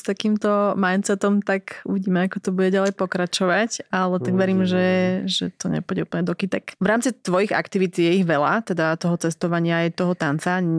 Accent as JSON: {"language": "Slovak", "region": "eastern Slovakia", "country": "Slovakia", "said": "Ja som z východu, takže presne viem, že si to tak ľudia vážia a tešia sa a vedia ukázať emócie."}